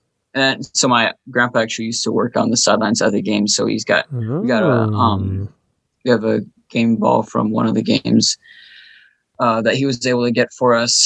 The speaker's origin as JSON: {"language": "English", "region": "Minnesota", "country": "United States", "tie": "born or raised there", "said": "I was born and raised in Minnesota. Mm-hmm. I've lived here all but 2 years of my life."}